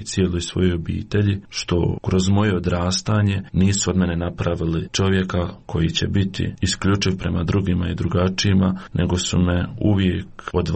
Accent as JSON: {"language": "Croatian", "town": "Prozor", "region": "Federation of Bosnia and Herzegovina", "country": "Bosnia & Herzegovina", "tie": "born or raised there", "also_born_or_lived": "Rumboci", "said": "Ja sam inače rodom iz općine Prozorama, živio sam u selu Rumboci, a poslije sam se preselio sa roditeljima i bratom u Prozor. To je bilo taman negdje kada sam trebao krenuti u osmi razred."}